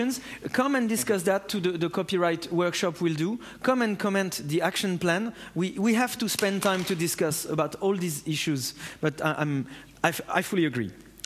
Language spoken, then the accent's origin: English; France; English is a second language; I come from France.